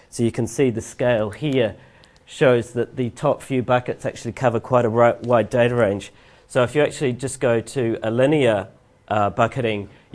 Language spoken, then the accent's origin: English; New Zealand; because I'm originally from New Zealand